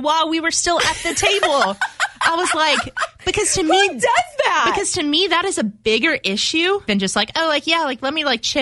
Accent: Louisiana, United States; I'm from South Louisiana.

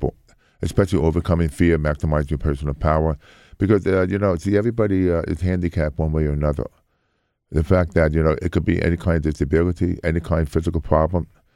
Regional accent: Brooklyn, New York, United States; Because when I grew up in Brooklyn, I played handball, stickball, running competition. We didn't have iPhones.

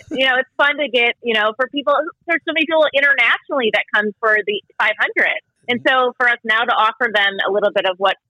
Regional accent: Chicago, Illinois, United States; So I'm a Chicagoan through and through. You can probably hear it in my voice.

